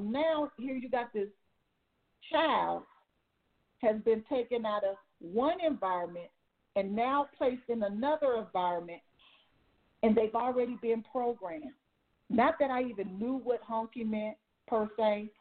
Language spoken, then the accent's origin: English; Los Angeles, California, United States; So the words I heard growing up, you know, and considering where I grew up in South Central, there was a lot of heat going on.